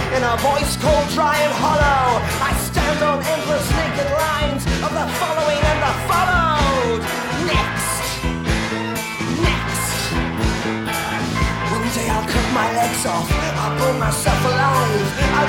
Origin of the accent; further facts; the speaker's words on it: France; même si mes parents étaient étrangers, mais moi, j'ai été élevée en France